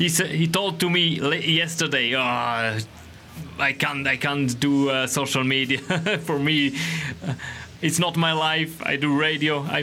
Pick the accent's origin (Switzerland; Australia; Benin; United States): Switzerland; English is a second language; I'm Swiss. I'm from Switzerland, and of course, I hope that the Swiss guy will win this race today.